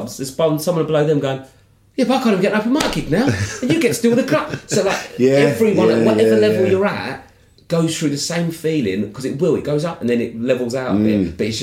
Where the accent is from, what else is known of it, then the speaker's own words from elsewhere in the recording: United Kingdom; I'm just a British comic on this show, right?